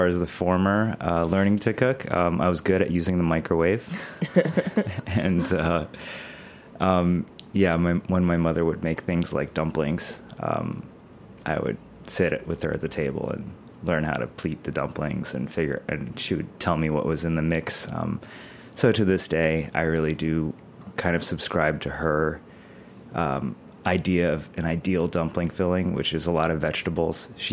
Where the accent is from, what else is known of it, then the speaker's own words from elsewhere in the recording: Hartford, Connecticut, United States; I grew up in suburban Hartford, Connecticut.